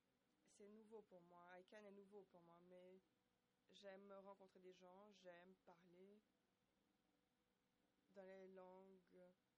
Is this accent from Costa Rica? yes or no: yes; Costa Rica; Je suis du Costa Rica.